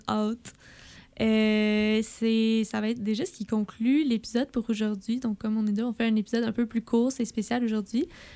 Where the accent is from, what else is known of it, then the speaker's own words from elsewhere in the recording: Sherbrooke, Quebec, Canada; C'est comme un choc culturel à 30 minutes de chez moi à Sherbrooke.